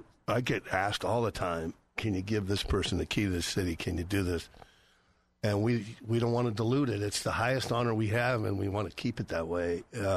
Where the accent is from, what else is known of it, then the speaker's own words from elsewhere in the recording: Boise, Idaho, United States; You know, I'm from Boise. I grew up along with you here.